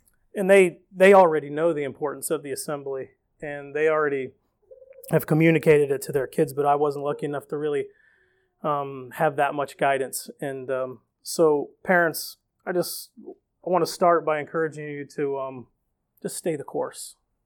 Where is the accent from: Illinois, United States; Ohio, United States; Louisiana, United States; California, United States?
Ohio, United States; also born or lived in Ottumwa, Iowa; I was born in Ottumwa, Iowa, into a very law-oriented movement. Moved to Ohio, Northwest Ohio, and my mom was devout.